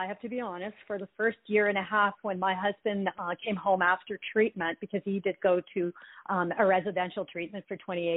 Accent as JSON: {"language": "English", "town": "Ottawa", "region": "Ontario", "country": "Canada", "accent": "French", "first_language": "French", "second_language": "English", "said": "I come from Ottawa in Canada, and I was brought up speaking French, studying in French. So that is really my mother tongue. Hear my French accent here and there when we talk."}